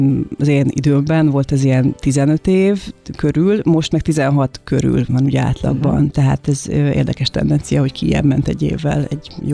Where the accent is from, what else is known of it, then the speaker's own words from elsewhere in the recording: Hungary; azért magyarként ez egy szokatlan látvány volt